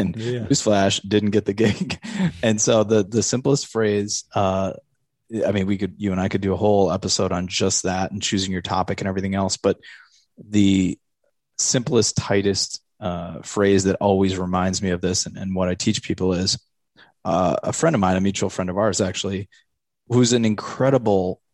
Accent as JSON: {"language": "English", "town": "Eau Claire", "region": "Wisconsin", "country": "United States", "tie": "born or raised there", "said": "I mean, I grew up in Eau Claire where there was Old Country Buffet"}